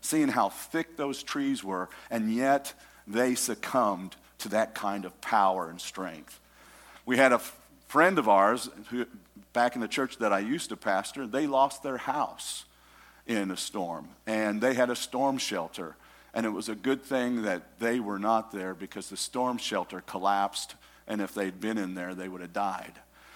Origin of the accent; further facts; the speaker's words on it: East Coast, United States; born there; I lived on the West Coast. I was born on the East Coast. I've been everywhere. My dad was in the Navy.